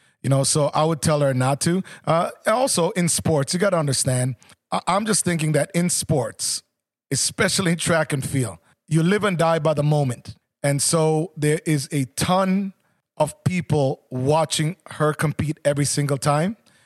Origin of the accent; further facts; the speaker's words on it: Jamaica; also born or lived in Southern United States; now in United States; as a Jamaican, and also someone who lived in the South, in the U.S., I love it warm and muggy